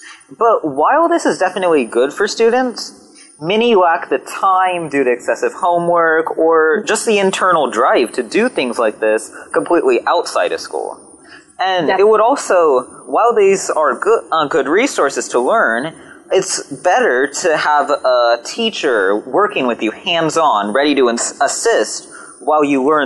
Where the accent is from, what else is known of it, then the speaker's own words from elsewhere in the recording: California, United States; but also be put to a vote in my home state of California